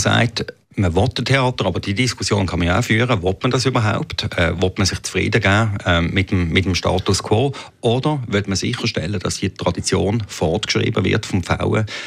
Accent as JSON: {"language": "German", "town": "Basel", "region": "Basel-Stadt", "country": "Switzerland", "said": "Als Basler, mit einer welschen Mutter."}